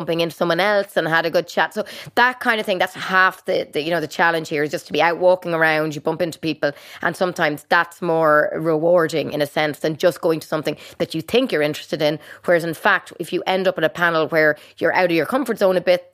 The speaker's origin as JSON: {"language": "English", "country": "Ireland", "said": "I'm from Ireland myself, he's the Irish finance minister."}